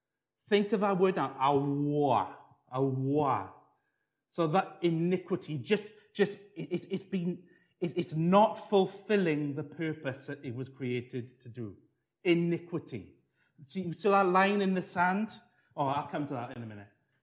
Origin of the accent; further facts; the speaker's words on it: Wales, United Kingdom; As Welsh people, we shouldn't struggle so much with Hebrew because it's very similar.